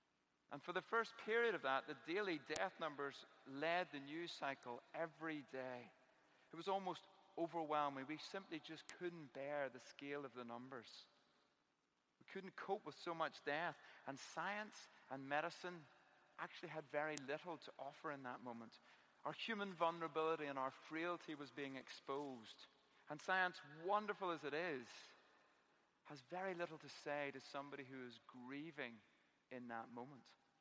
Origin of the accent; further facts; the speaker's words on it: Portstewart, Northern Ireland, United Kingdom; I'm from Port Stewart.